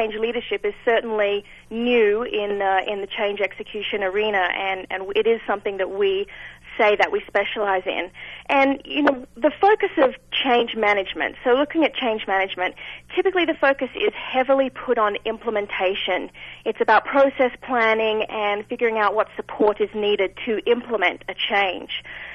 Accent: Australia; accent: Australian; I have a lot of people that ask me if I am from the South, and I just can't help myself but answering them yes. Probably a little further south than most of them are expecting, but yes, I am from the south of here.

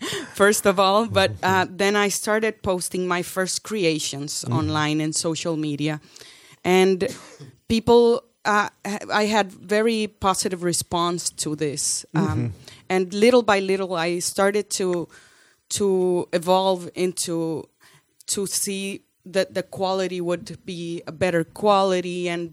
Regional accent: Honduras; English is a second language; In my country, I'm from Honduras.

